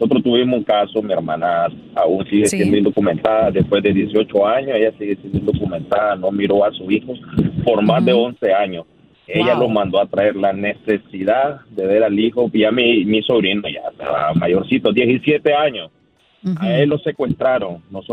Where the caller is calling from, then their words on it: New York, United States; de Long Island.